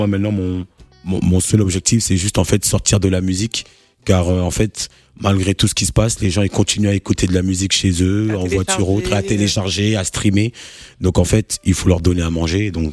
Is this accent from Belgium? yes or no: no; France; born there; Je suis né en France.